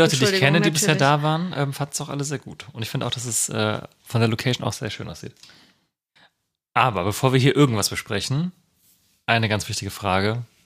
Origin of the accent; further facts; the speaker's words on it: North Rhine-Westphalia, Germany; ich komme ja aus der Gegend.